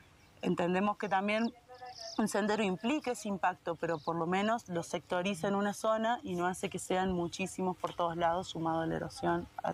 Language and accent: Spanish; Córdoba, Argentina; soy de Córdoba